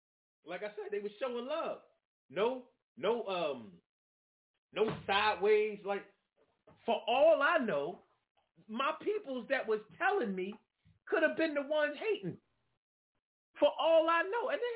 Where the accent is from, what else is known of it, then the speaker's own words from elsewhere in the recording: Philadelphia, Pennsylvania, United States; I grew up in Germantown and Pulaski Town around the corner from the building. The building was the projects around the corner, right around the corner from where I live.